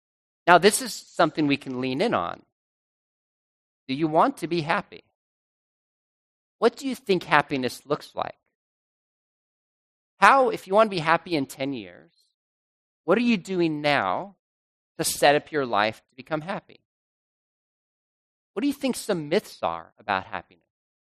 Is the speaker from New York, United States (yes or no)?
no; Julian, California, United States; I grew up in Julian in the mountains of San Diego, if you've ever been there, famous for pies.